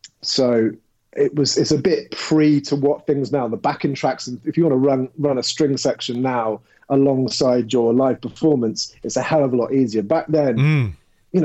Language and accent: English; London, United Kingdom; born there; Even though I was born in London, I hadn't lived there for years. And I was in Camden. So I moved to Camden because as a musician, that was the mecca in sort of around the age of 16, 17.